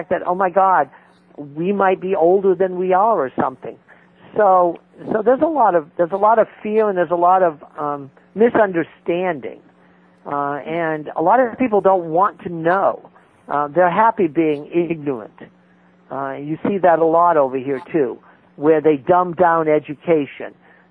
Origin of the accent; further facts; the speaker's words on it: New Hampshire, United States; I'm a Yankee. I'm from New Hampshire, and everything I've ever done has been with the earth in mind.